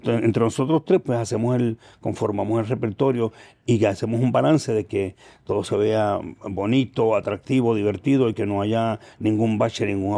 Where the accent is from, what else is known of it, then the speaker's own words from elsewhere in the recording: Puerto Rico; los boricuas estamos rompiendo en todos lados, siempre.